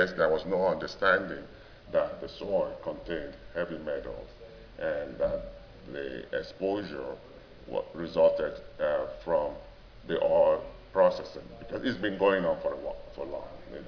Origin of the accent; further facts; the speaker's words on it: Nigeria; I'm from Nigeria.